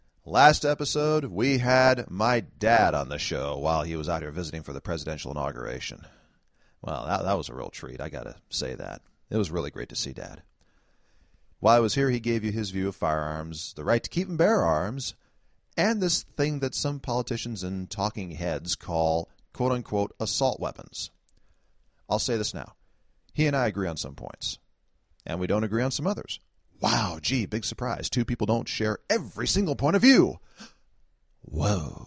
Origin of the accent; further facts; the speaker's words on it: San Francisco, California, United States; based largely in San Francisco. Hey, my hometown.